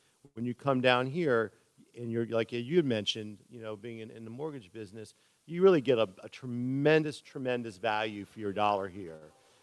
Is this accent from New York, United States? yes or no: no; Miami Beach, Florida, United States; for me, being born and raised on Miami Beach, you know, I have a fond memories of growing up in the Sunny Isles area in Miami Beach.